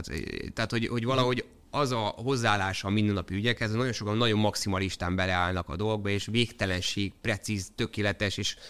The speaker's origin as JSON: {"language": "Hungarian", "town": "Kalocsa", "region": "Bács-Kiskun", "country": "Hungary", "moved": "as an adult", "lives_now": "Budapest, Hungary", "said": "én Kalocsáró vidékről származom, emlékszem, eljöttem Budapestre"}